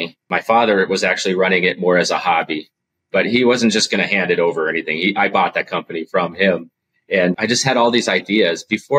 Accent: Federal Way, Washington, United States; at places in near Seattle where I grew up in Federal Way, places like Big Five and Olympic Sports and G.I. Joe's was a big one at the time.

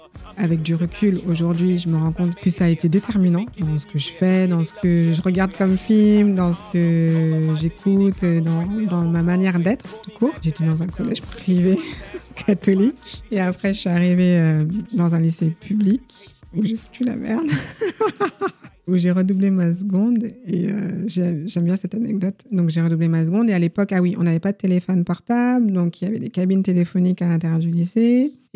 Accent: France; accent: French; Donc mon accent anglais est très français, en fait.

